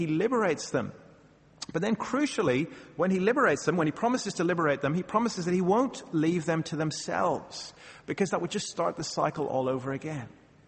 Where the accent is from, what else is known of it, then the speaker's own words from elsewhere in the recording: Ireland; now in Australia; As an Irishman, you know, I partly consider myself in exile in Australia